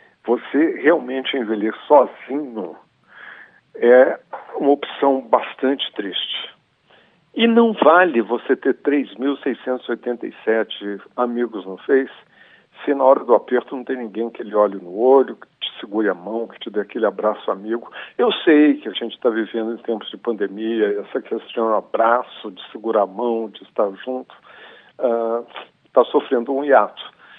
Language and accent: Portuguese; Brazil; born there; eu quando nasci no Brasil, a expectativa de vida era de 45 anos, hoje está além de 77